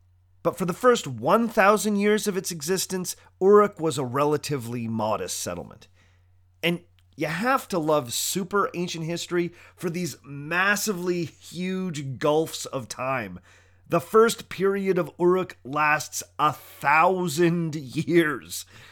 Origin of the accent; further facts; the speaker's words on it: Toronto, Ontario, Canada; Even my hometown of Toronto